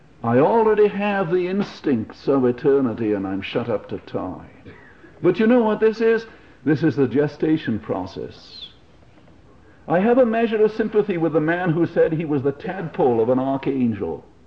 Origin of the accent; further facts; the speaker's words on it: England, United Kingdom; first language English; Some of my friends have told me that it's obvious that I'm English even before I open my mouth.